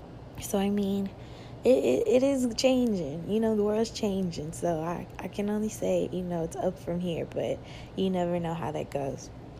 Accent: Texas, United States; now in Washington, United States; Coming down here from Texas, you know, a Texas baby. So, you know, I came down here from Texas in DC now, and it's a totally culture shock, you guys.

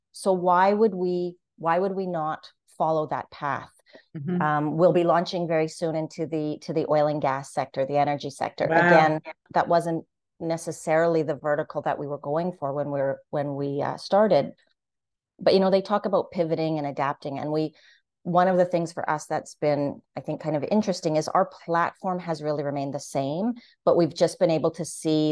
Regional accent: Winnipeg, Manitoba, Canada; I'm from Winnipeg.

